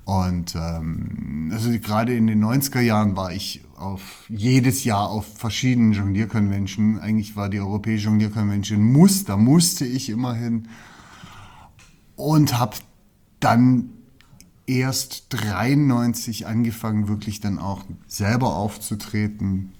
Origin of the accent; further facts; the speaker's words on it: Böblingen, Baden-Württemberg, Germany; born there; accent: Swabian; Ich bin in Böblingen geboren, im Schwabenland.